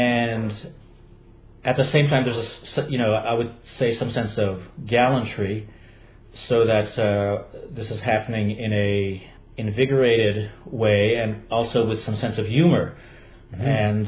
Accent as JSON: {"language": "English", "country": "Belgium", "moved": "yes", "lives_now": "Canada", "said": "I myself am the son of people who are refugees from Poland after the Second World War, and I moved from Belgium to Canada."}